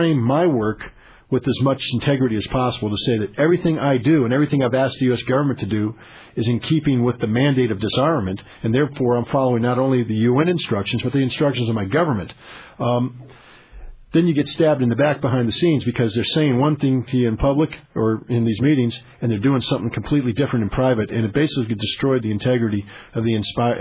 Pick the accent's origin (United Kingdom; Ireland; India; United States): United States; first and foremost, I'm an American